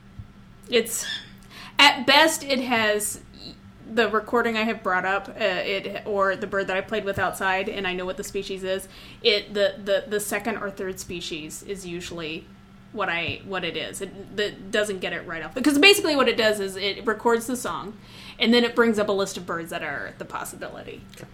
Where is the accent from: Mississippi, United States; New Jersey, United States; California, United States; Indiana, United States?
Indiana, United States; accent: Hoosier; You get the twang that we get over in the Hoosier State. Y'all gonna go to downtown? There's my Hoosier accent coming out.